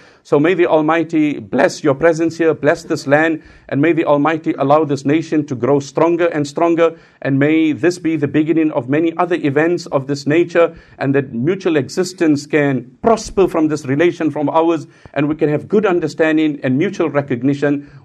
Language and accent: English; South Africa; I come from South Africa and we have a relative good relation